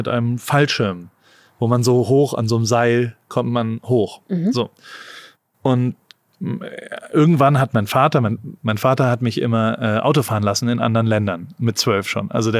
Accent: United States; ich komme da aus Amerika

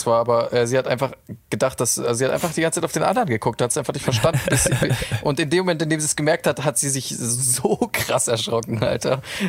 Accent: Munich, Bavaria, Germany; Ja, ich bin aus München.

